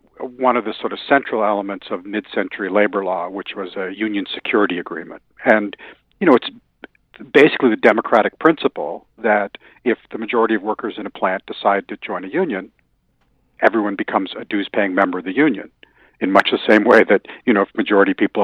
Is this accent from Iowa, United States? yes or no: yes; Iowa, United States; many of them, as in my home state of Iowa, passed by Republican state legislatures